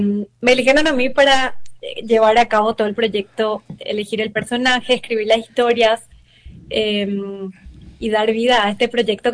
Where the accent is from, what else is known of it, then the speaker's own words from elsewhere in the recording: Paraguay; que representaba a nosotros como los paraguayos.